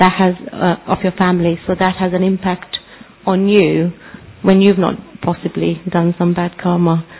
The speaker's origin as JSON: {"language": "English", "region": "London", "country": "United Kingdom", "said": "I'm from London."}